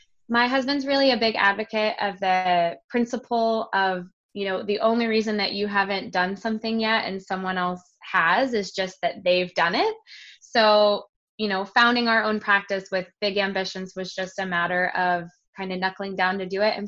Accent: Pittsburgh, Pennsylvania, United States; So I was born and raised in Pittsburgh.

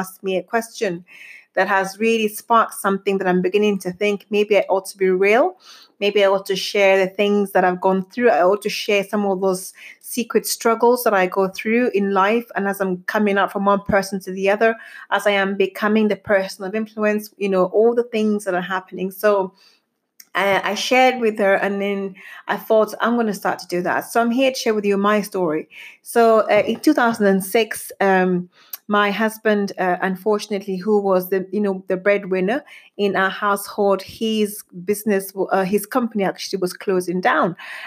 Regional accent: Zambia; now in United Kingdom; So I was born and brought up in Africa, in Zambia to be precise, and I lived in Africa up until 2003 when I came to the UK for better opportunities.

